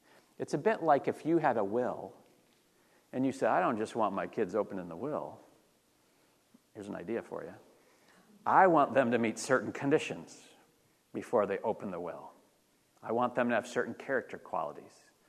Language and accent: English; California, United States; I mean, we're from California, aren't we? It's not like we're from Iowa.